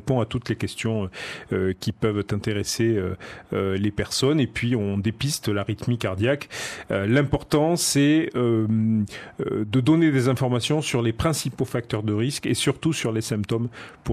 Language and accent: French; Bordeaux, Nouvelle-Aquitaine, France; Parce qu'on est de Bordeaux, en Nouvelle-Aquitaine